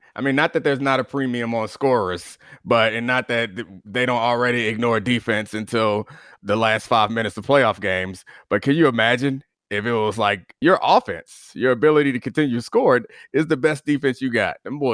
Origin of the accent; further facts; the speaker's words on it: Baltimore, Maryland, United States; I mean, I grew up in Baltimore, so it wasn't that same dichotomy there that it is elsewhere.